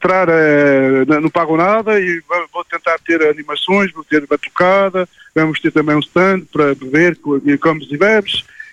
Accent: Portugal; Claro, claro, nós somos portugueses antes de tudo.

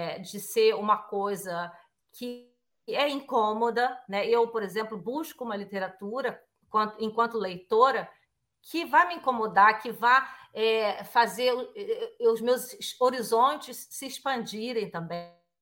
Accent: Niterói, Rio de Janeiro, Brazil; É na região de onde eu venho, Niterói, eu sempre via os urubus.

